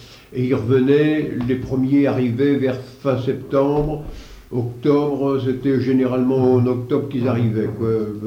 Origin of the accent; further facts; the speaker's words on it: Fécamp, Normandy, France; born there; Ah non, je suis né à Fécamp.